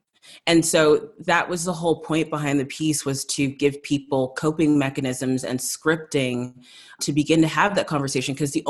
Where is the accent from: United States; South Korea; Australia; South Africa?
South Africa; growing up in South Africa, kind of living there shortly after apartheid